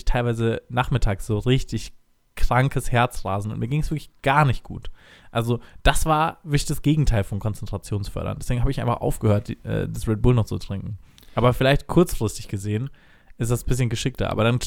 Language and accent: German; Erlangen, Bavaria, Germany; ich komme ja aus Erlangen